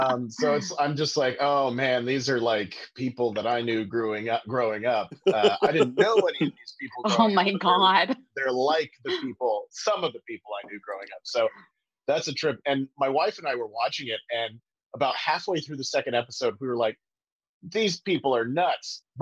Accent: Hutchinson, Kansas, United States; In fact, I grew up just outside of Hutchinson, Kansas

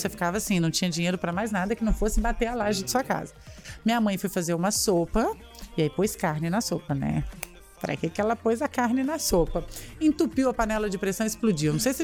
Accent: Barbacena, Minas Gerais, Brazil; porque quando eu era pequena em Barbacena, porque sim, eu sou de Barbacena

